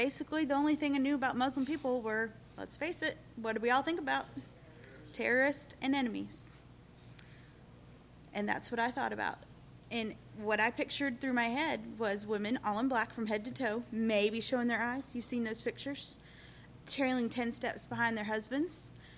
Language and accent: English; Southern US, United States; I know I'm from the South, and it gets hot where we are.